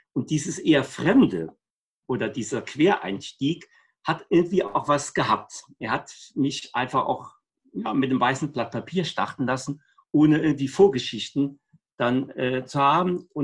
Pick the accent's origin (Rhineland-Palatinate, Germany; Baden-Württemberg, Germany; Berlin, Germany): Rhineland-Palatinate, Germany; Koblenz; ich stamme aus Koblenz, bin 1951 geboren in einem kleinen Bauernbetrieb, einem Familienunternehmen, groß geworden